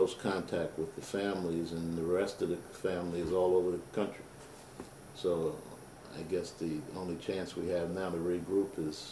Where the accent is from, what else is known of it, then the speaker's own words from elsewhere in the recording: Brooklyn, New York, United States; born there; I was born in the Brooklyn Jewish Hospital, Brooklyn, New York.